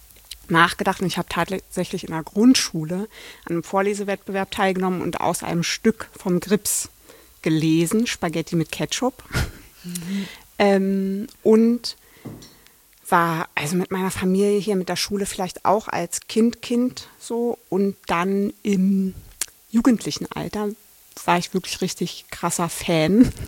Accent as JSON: {"language": "German", "region": "Berlin", "country": "Germany", "said": "ich komme aus Berlin"}